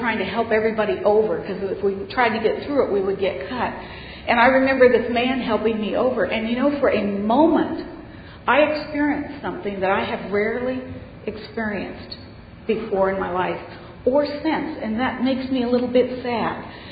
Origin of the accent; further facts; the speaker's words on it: United States; born there; I was born in America.